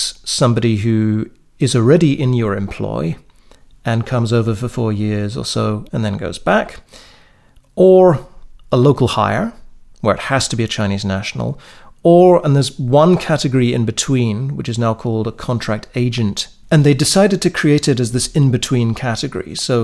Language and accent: English; Brussels, Brussels-Capital Region, Belgium; also born or lived in United Kingdom; I grew up in Brussels. I went to boarding schools in Britain for some time, but Brussels is where I grew up in an English-speaking family.